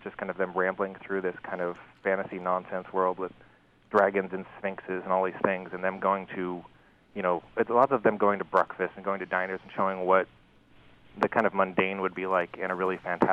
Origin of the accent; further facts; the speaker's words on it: Seattle, Washington, United States; moved away as an adult; now in Vancouver, Canada; Yeah, I grew up in Seattle, and I moved up here because I married a Canadian lady.